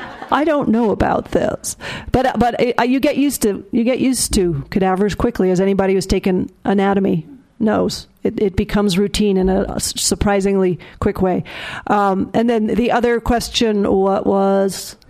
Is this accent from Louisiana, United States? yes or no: no; Hanover, New Hampshire, United States; I'm from Hanover, New Hampshire.